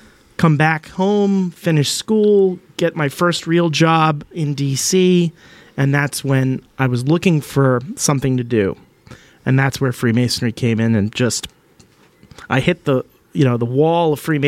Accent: North Arlington, New Jersey, United States; 15W, that's the Meadowlands. North Arlington, New Jersey.

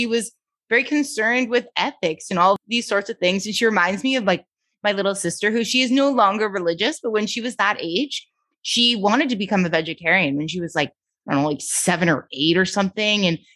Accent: Canada; now in United States; I'm from Canada originally, so I know about cold winters.

